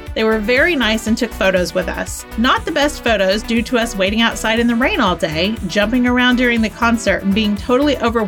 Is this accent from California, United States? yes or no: yes; California, United States; That is their home state, and I'm from California.